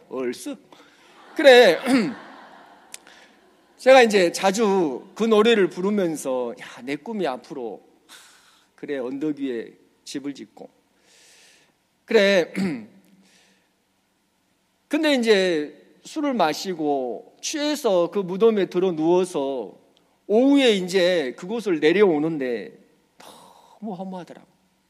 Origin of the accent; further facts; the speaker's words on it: Gwangju, South Korea; 그 산에 제가 이제 고향이 광주인데 무등산을 자주 올라갔습니다.